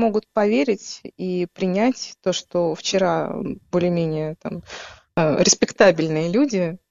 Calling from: Saint Petersburg, Russia; поскольку я из Санкт-Петербурга с вами говорю, вот, в нашем городе есть память о блокаде Ленинграда.

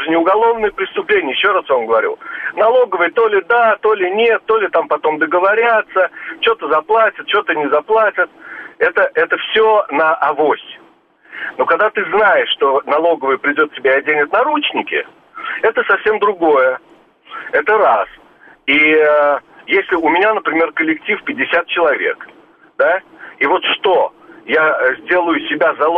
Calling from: Israel; Я, правда, говорю из Израиля. У нас несколько другая действительность.

